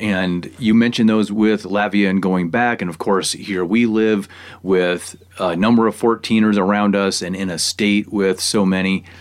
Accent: Midwest, United States; You know, I grew up in the Midwest without mountains and without influence to do things like what you did

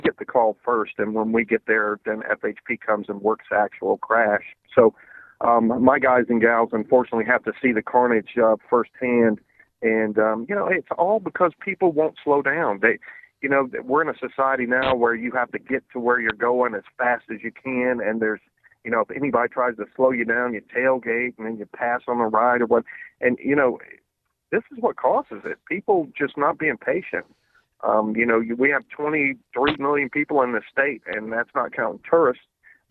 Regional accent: France; Well, I was born and raised in France, and I say Lafayette.

